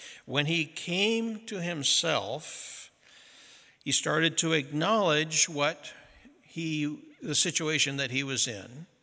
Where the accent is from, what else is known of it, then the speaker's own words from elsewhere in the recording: Midwest, United States; I grew up in the Midwest and have smelled them plenty of times